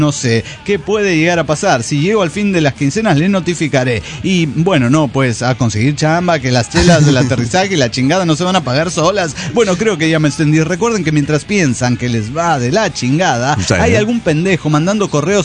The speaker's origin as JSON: {"language": "Spanish", "town": "Guadalupe", "region": "Nuevo León", "country": "Mexico", "said": "de Guadalupe, Nuevo León, México."}